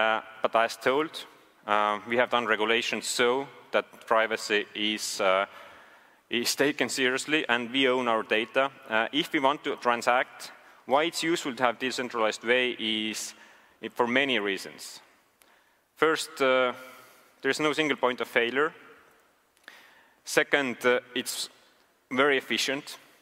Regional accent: Estonia; I'm from Estonia, so I never experienced those

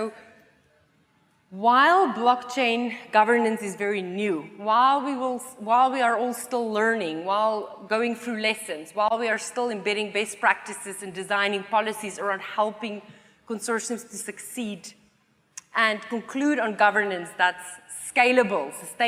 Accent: South Africa; I'm from South Africa at the time

